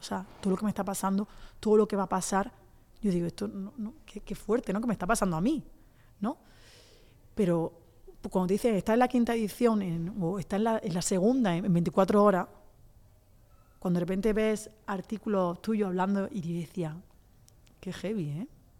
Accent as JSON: {"language": "Spanish", "town": "Aguamarga", "region": "Andalusia", "country": "Spain", "tie": "born or raised there", "said": "En Aguamarga, por ejemplo, yo decía, tío, es que mi pueblo entero tiene el libro."}